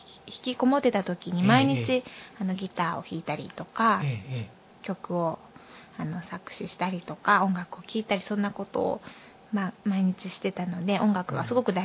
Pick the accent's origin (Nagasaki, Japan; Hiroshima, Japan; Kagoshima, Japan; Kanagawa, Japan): Kanagawa, Japan; 神奈川県から来ました。そして、私の両親はクリスチャンで、小さい時から教会に行っていて、